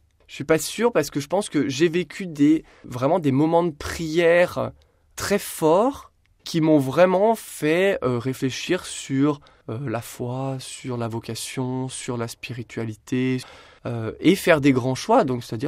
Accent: France; je suis français

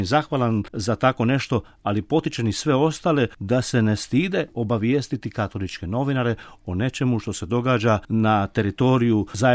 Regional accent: Šibenik, Šibenik-Knin County, Croatia; ja sam rodom iz Šibenika

